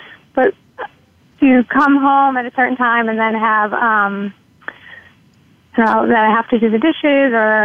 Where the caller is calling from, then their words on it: Manhattan, New York, United States; Hi, I'm calling in from Manhattan.